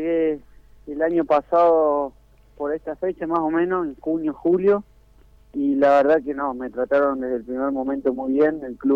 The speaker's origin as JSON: {"language": "Spanish", "town": "Arroyito", "region": "Córdoba", "country": "Argentina", "said": "hasta que bueno, arranqué en un club de donde soy yo, Arroyito, Córdoba"}